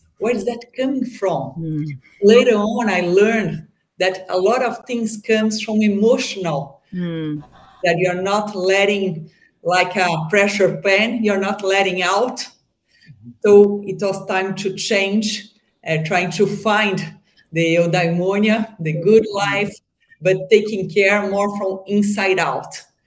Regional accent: Brazil; now in Miami, United States; So I'm from Brazil, and even though I live in Miami nowadays, I live in the same city as Megan and Javier.

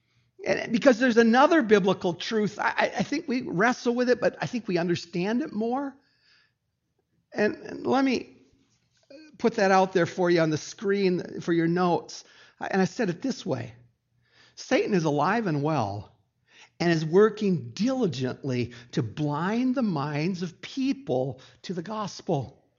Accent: United States; It's something growing up in the United States.

